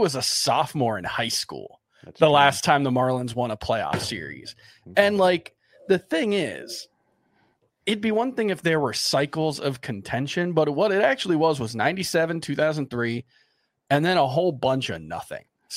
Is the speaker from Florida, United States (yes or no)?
yes; Florida, United States; Because like, you know, I grew up in South Florida. I was a Heat fan and then that went away.